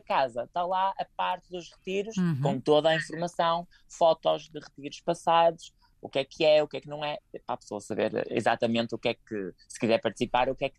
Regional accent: Portugal; nós somos portugueses

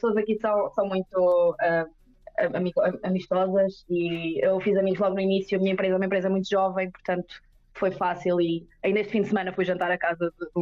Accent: Portugal; sou de Portugal

